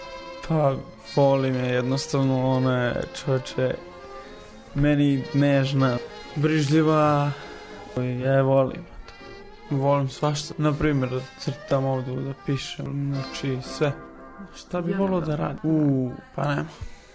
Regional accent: Ritopek, Belgrade, Serbia; Pa plivali smo na Adi, ali u Ritopeku dole ima Dunav. Kod nas dole ima plaža, lepo su uradili sve, ima skakavanica. Mada je dole malo rizično, ko ne zna da pliva, vuče voda. Ali ja sam dole odrastao

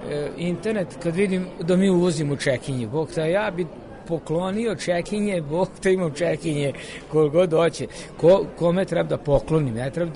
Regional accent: Kovilj, Vojvodina, Serbia; naša mangulica je trajala kod nas u Kovilju bar negde do 1967.

